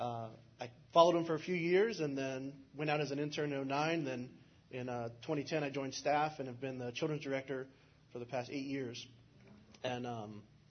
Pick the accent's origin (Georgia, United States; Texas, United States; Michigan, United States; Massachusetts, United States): Georgia, United States; also born or lived in North Carolina; I'm Hopi. I grew up in Georgia and North Carolina, and I grew up going to church all the time.